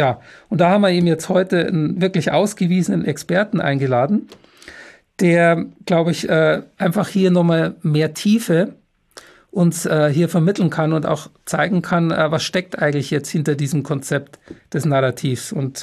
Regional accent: Munich, Bavaria, Germany; born there; ich bin ein echter gebürtiger Münchner. Das ist ja jemand, wo sowohl Vater als auch Mutter in München geboren sind.

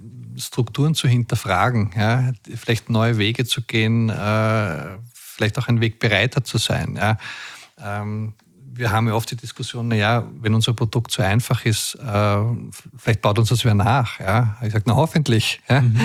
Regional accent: Vienna, Austria; wie man uns schwer hört, bin ich Wiener.

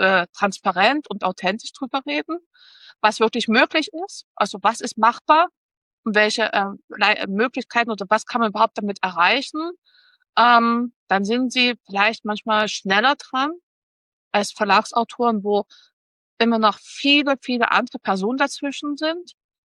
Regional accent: Dresden, Saxony, Germany; also born or lived in Leipzig; Ich habe jahrelang in Leipzig studiert, jahrelang dort gelebt. Deswegen, ich kenne Leipzig, aber ich bin Dresdnerin durch und durch, deswegen Dresden.

